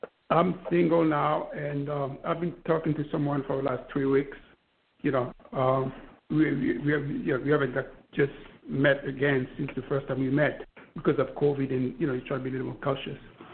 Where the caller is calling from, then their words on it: New York, United States; I'm calling from New York.